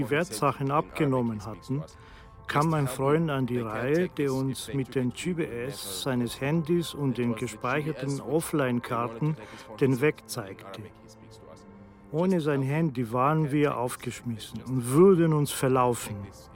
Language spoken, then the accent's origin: German; Syria; bitte sagen Sie mir die Wahrheit, Sie sind Syrer, oder? Ich habe es dann zugegeben.